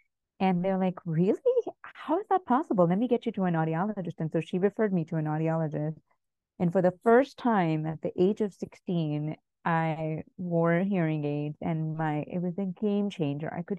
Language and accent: English; India; growing up in India